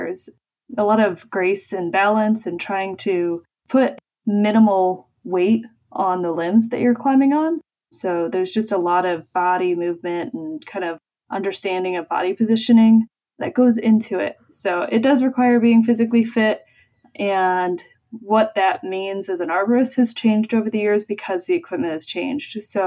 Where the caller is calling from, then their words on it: United States; Well, I'm speaking from the United States